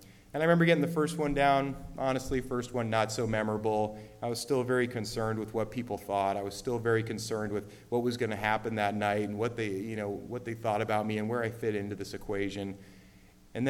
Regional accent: San Rafael, California, United States; also born or lived in San Francisco; I was born in San Francisco in 1983. And a few days later, my mom and dad took me home to San Rafael, and I've been there ever since.

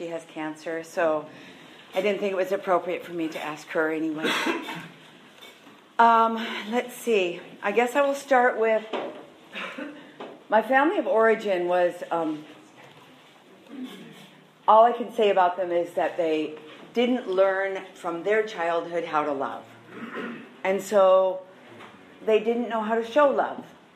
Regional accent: Santa Barbara, California, United States; from Santa Barbara.

